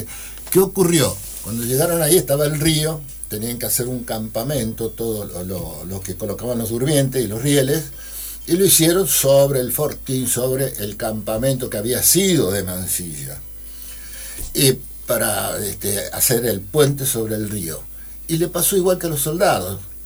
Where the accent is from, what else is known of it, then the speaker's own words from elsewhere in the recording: Argentina; born there; mi adolescencia en la llanura total. No había una loma, no había nada. Yo nací en la costa del río Quinto, en el último fortín.